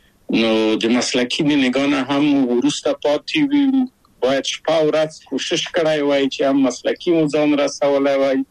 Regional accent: Kabul, Afghanistan; now in Czech Republic; او زه له کابل په یو دولتي بورس چکسلواکیا ته راغلم.

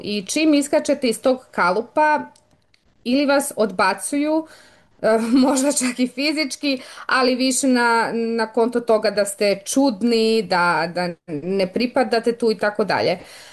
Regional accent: Tanda, Eastern and Southern Serbia, Serbia; Ja sam iz mesta koje se zove Tanda. To je selo u opštini Bor, udaljeno nekih 40 kilometara. I kada sam bila mlađa, uglavnom sam govorila da sam iz Bora

